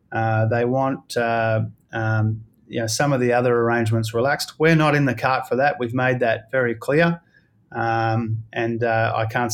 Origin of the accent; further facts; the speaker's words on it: Queensland, Australia; You know, in my home state of Queensland